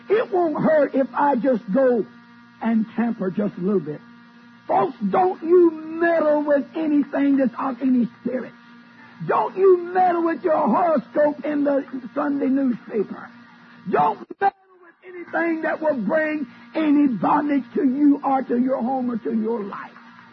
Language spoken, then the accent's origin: English; Oklahoma, United States; born there; You see, I was born in Oklahoma, and when I was born, about a year or so before we got electricity.